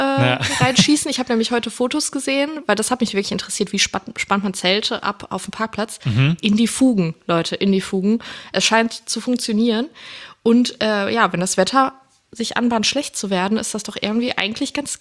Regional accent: Dortmund, North Rhine-Westphalia, Germany; Naja, aber ich komme aus der Ecke und vor allem komme ich auch aus der Ecke Dortmund tatsächlich. Also ich bin quasi um die Ecke aufgewachsen.

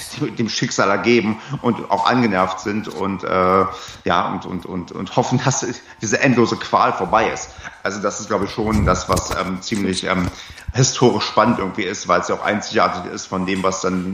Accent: East Germany, Germany; Ich als Ostdeutscher

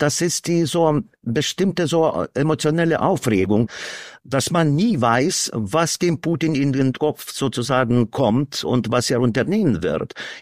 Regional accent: Lithuania; Ehrlich gesagt fühle ich mich in erster Linie als Litauer, bin zugleich aber auch Balte und Europäer natürlich

